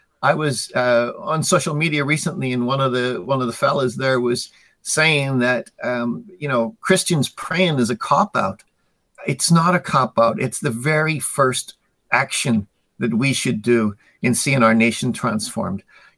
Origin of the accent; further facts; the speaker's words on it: Ireland; your listeners will know that as an Irishman, I have the gift of the gab.